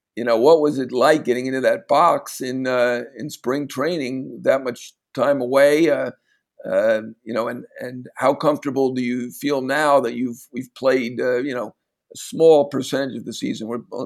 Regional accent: New York, United States; Sorry, as a New Yorker, I apologize.

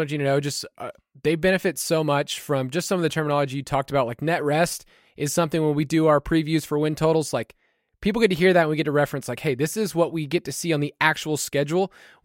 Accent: Georgia, United States; I'm from Georgia, so I've seen a lot of Georgia football

